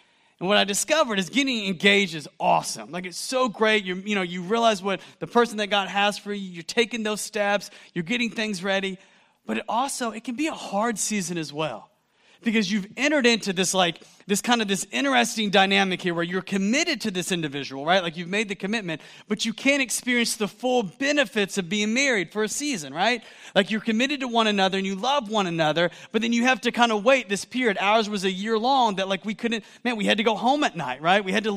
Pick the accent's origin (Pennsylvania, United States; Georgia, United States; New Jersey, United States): Georgia, United States; Atlanta; I was from the Atlanta area, I snatched her before anybody else could.